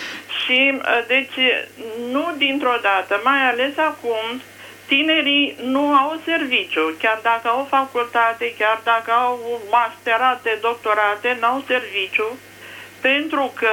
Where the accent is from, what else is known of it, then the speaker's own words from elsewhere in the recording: Bucharest, Romania; din București.